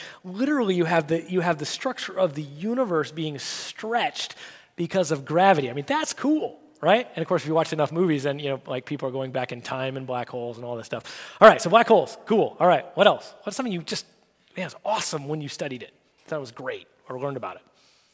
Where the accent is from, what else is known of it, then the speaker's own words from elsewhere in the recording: Arizona, United States; one of the things that I grew up in Arizona where there weren't a lot of people. There still aren't a lot of people because it's really hot there